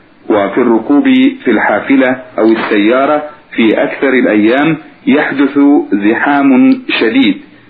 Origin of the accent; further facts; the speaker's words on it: Tunisia; يوجد عندنا في تونس الفساد بأنواعه وأشكاله، وأنا كشاب مسلم أقرأ في المعهد